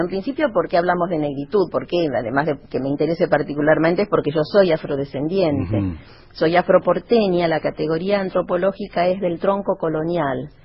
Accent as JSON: {"language": "Spanish", "region": "Buenos Aires", "country": "Argentina", "said": "Nosotros somos porteños, o sea, vivíamos aquí en Capital"}